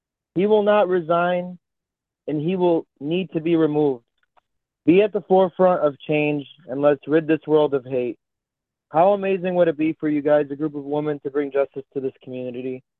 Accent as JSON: {"language": "English", "town": "Chicago", "region": "Illinois", "country": "United States", "tie": "born or raised there", "said": "In my hometown of Chicago"}